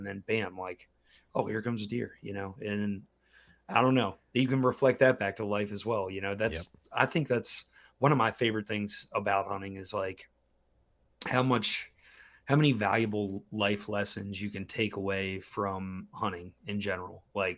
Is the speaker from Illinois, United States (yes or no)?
no; Maryland, United States; we're growing up in Maryland where we had 3 buck tags